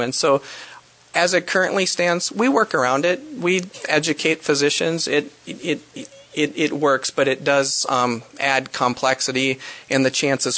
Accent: Sioux Falls, South Dakota, United States; I'm from Sioux Falls and representing Augustana University today.

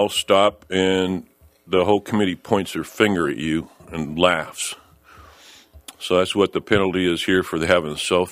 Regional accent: Pierre, South Dakota, United States; I'm the chairman, and I'm from Pierre.

